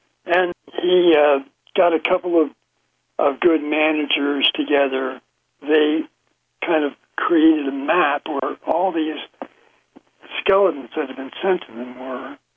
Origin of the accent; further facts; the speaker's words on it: New York, United States; born there; now in Cincinnati, United States; I'm in Cincinnati, Ohio, and it's a pleasure to talk to NYC, because I was born there. I wasn't raised, but I was born there on Long Island.